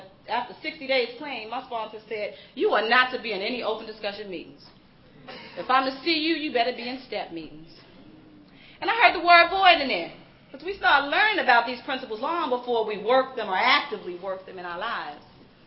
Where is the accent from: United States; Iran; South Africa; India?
United States; Newark, New Jersey; I'm from Newark, New Jersey.